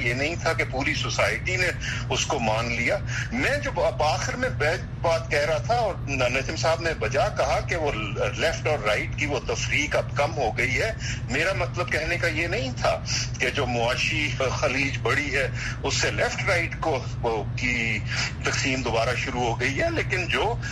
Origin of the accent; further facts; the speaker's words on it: Pakistan; شاید لوگوں کو یاد رہے ہم پاکستان سے ہیں